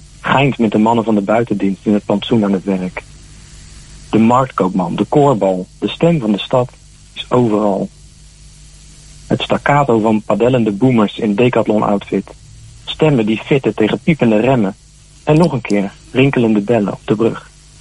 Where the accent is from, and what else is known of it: Roelofarendsveen, South Holland, Netherlands; born or raised there; also born or lived in Leiden